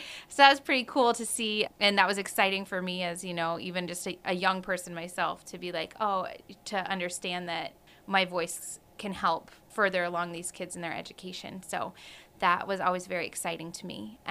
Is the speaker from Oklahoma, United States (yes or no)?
no; Knoxville, Tennessee, United States; I grew up in Knoxville and I graduated from Knoxville High School in 1999.